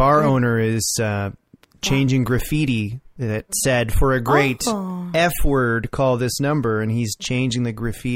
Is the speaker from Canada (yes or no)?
yes; Orangeville, Ontario, Canada; I grew up in Orangeville, like near Orangeville, and I've never been to a bar like this.